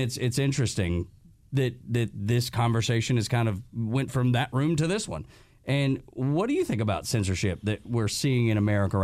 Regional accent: Dalton, Georgia, United States; So I grew up in Dalton, Georgia, just south of Chattanooga.

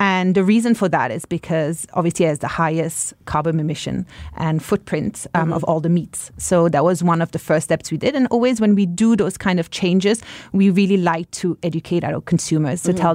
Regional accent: Singapore; So I think it was more for us when we moved back to Singapore. So mm-hmm. we grew up in Singapore. We mm-hmm. moved back after a few years.

